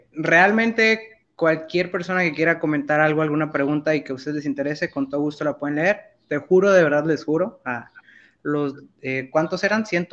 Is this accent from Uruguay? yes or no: no; Veracruz, Mexico; now in Monterrey, Mexico; Yo soy de Veracruz, vine a Monterrey a estudiar medicina.